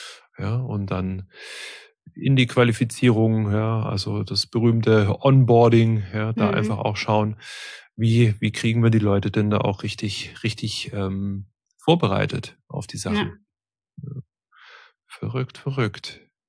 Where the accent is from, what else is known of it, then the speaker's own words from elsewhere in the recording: Baden-Württemberg, Germany; born there; ich komm selber auch aus dem Stuttgarter Raum gebürtig